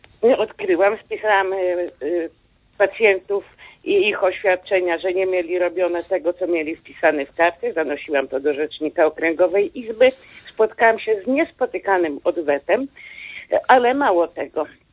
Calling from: Warsaw, Masovian Voivodeship, Poland; z Warszawy, szczęść Boże.

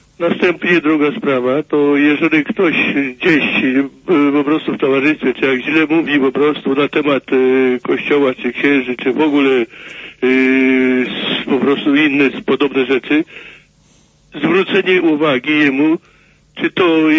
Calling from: Kraśnik, Lublin Voivodeship, Poland; Jestem z Kraśnika.

